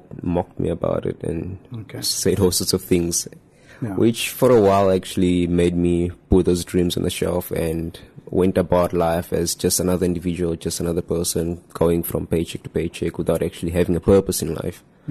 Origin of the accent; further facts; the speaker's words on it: Vrygrond, Western Cape, South Africa; I am a resident of Vrygrond, born and raised in Vrygrond. It's a small community known for its negative rumors and things like that.